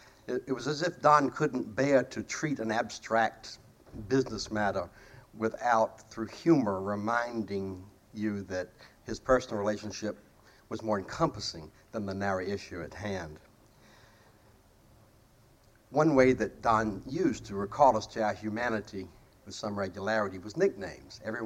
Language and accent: English; South Carolina, United States; I suppose because I'm from South Carolina